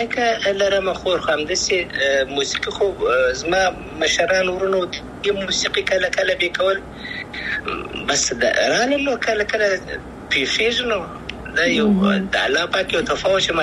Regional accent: Afghanistan; اساسي مخکنی سوال افغانستان خو زما دی، زه افغان یم، انشاءالله بیا به افغانستان ته ولاړ سم

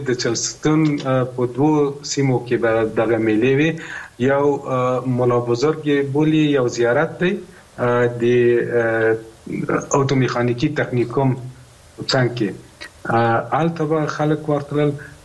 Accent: Kabul, Afghanistan; زما ماشومتوب خو په کابل کې دی تیر شوی دی

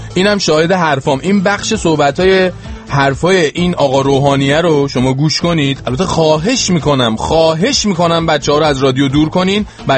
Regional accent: Iran; moved away; من چند وقت آقا از ایران اومدم بیرون،

